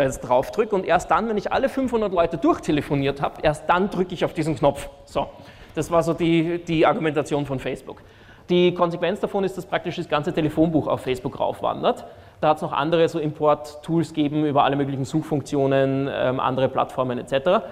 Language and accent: German; Salzburg, Austria; now in Vienna, Austria; also ich wohne in Wien, bin aus Salzburg